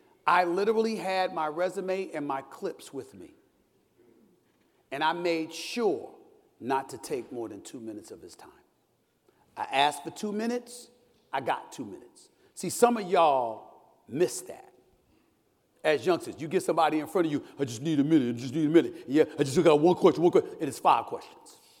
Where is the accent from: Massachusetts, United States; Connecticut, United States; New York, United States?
New York, United States; Hollis; also born or lived in Bronx, New York; I'm a native New Yorker. I was born in the Bronx, raised in Hollis, Queens.